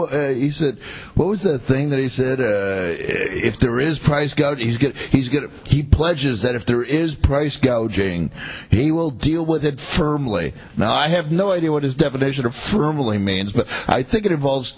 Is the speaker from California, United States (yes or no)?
yes; San Francisco, California, United States; Well, I'm from San Francisco. Oh, all right. You know, we're totally different.